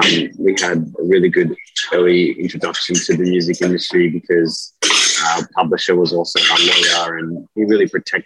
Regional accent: Sydney, New South Wales, Australia; I was born and raised in Western Sydney. My father's Tanzanian and my mom's Australian. They met each other in the 80s and had me in 1990.

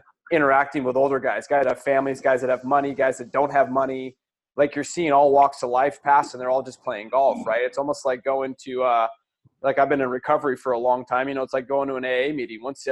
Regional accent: Seattle, Washington, United States; I'm from Seattle and I grew up at Rainier Country Club, but we used to go out to Jefferson Park quite a bit.

